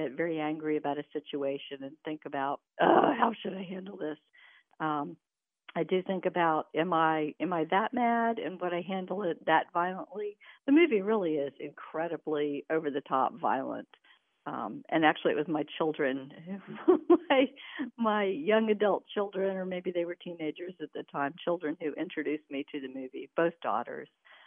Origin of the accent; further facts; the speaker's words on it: Raleigh, North Carolina, United States; I'm from Raleigh